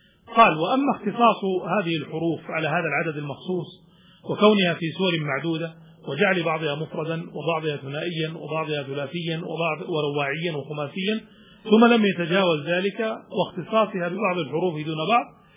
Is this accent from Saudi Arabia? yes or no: yes; Saudi Arabia; في تحقيق عندنا في السعودية وفي تحقيق في مصر